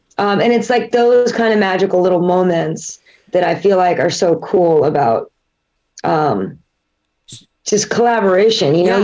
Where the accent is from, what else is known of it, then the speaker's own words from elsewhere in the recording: Indianapolis, Indiana, United States; now in Los Angeles, United States; I'm from Indianapolis.